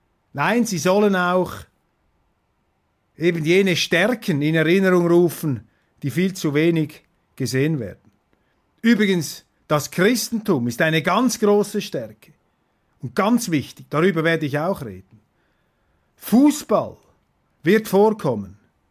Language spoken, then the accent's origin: German; Switzerland; so wie ich sie sehe, als Schweizer von außen.